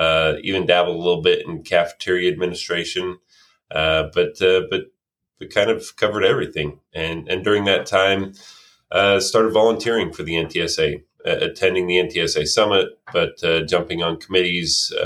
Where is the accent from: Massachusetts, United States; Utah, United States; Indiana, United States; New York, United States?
Utah, United States; now in Virginia, United States; But I born and raised in Utah, lived there my whole life, really, up until the last little while, where I kind of split time now in Virginia and Utah.